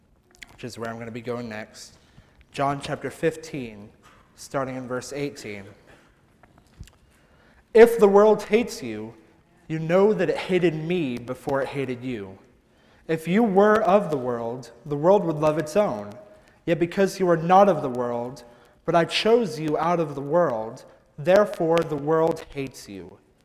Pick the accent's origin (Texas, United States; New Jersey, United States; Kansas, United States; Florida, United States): Texas, United States; Odessa; born there; And I was born in Odessa, Texas, to a military family.